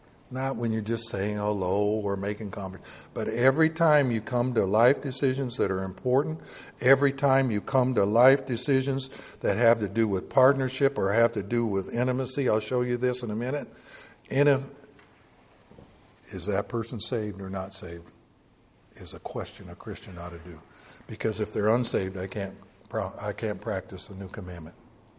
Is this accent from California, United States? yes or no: no; Junction City, Oregon, United States; It was one time when I was growing up in Junction City, Oregon.